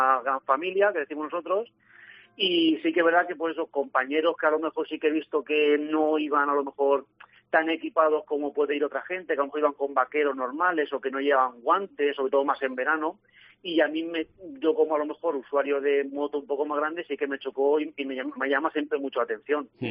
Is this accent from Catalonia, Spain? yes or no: no; Sagunto, Valencian Community, Spain; muchos somos del puerto de Sagunto, pero somos de muchas zonas de alrededor.